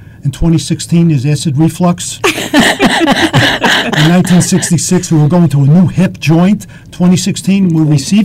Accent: New York City, New York, United States; I grew up in Brooklyn. You move out to Long Island, there's no stoops.

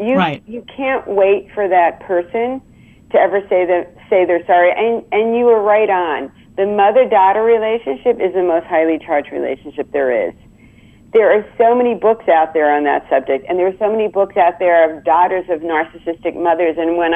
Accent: Long Island, New York, United States; I grew up on Long Island at a time and a place where having a nose job was a rite of passage

